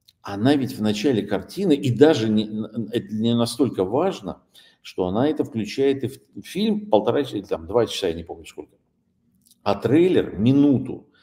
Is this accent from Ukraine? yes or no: yes; Lviv, Lviv Oblast, Ukraine; ни оповещения о том, кого будут сегодня хоронить в моем родном городе Львове.